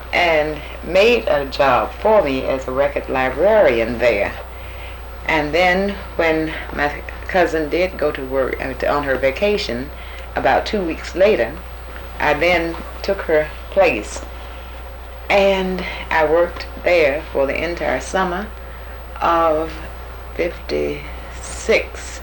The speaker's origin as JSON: {"language": "English", "town": "Montgomery", "region": "Alabama", "country": "United States", "said": "Right, but I'm still from Montgomery."}